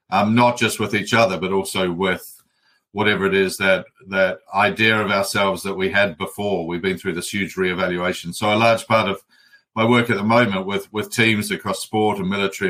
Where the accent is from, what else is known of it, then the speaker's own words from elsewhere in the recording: Canterbury, New Zealand; I grew up in New Zealand, right in the middle of the countryside, in the high country of New Zealand, the Mackenzie country. Shout out to Lake Tekapo. You know, population just about zero at the time.